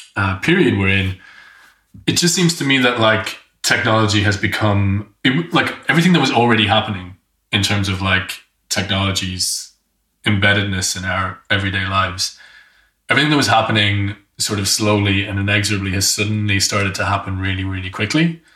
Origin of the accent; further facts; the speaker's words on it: Kilkenny, Leinster, Ireland; a lot of interviews with a bunch of people who live in my hometown of Kilkenny